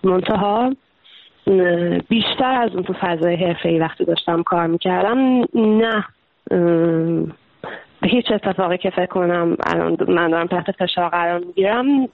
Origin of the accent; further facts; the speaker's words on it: Iran; moved away; از ایران که اومدم بیرون